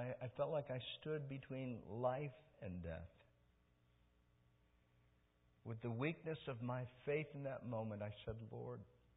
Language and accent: English; Michigan, United States; But before I did that, I made a trip out to Michigan, to my hometown.